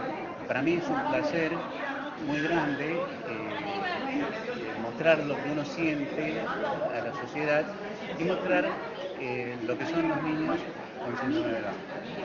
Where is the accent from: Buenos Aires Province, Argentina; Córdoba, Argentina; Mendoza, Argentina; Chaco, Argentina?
Córdoba, Argentina; now in Misiones, Argentina; hace 20 años que estoy en la provincia de Misiones, y yo vengo ya dibujando desde Córdoba, soy oriundo de Córdoba, pero yo me siento un misionero más.